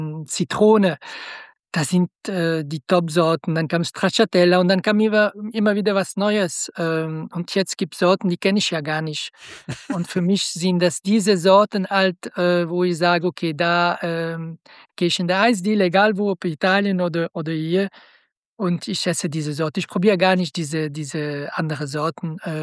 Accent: Biel, Bern, Switzerland; Ich bin in der Schweiz geboren, habe da ziemlich früh Fußball gespielt in Biel, Bien, in der Nähe von Bern.

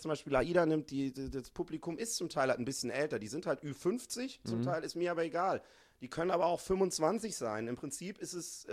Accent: Hamburg, Germany; ich komme ja aus Hamburg.

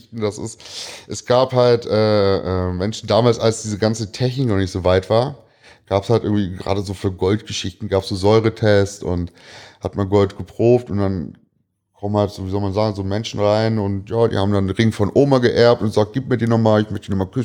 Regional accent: Braunschweig, Lower Saxony, Germany; born there; ich bin ein gebürtiger Braunschweiger, habe aber in der Stadt sehr wenig gelebt und bin seit 15 Jahren, ich bin eine Woche nach meinem 18. Geburtstag bin ich zu Hause ausgezogen

